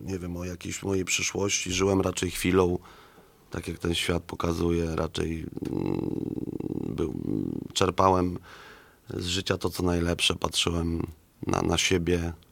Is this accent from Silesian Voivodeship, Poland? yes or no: no; Warsaw, Masovian Voivodeship, Poland; Ja się w ogóle urodziłem tutaj w Warszawie, tutaj muszę powiedzieć na Żoliborzu, więc wychowałem się w blokach